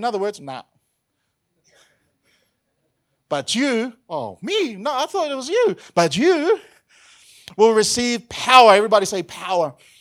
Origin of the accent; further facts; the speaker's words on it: New Zealand; Or like for me, right, as a New Zealander, as the world champions of rugby, I'm prophesying right now, right?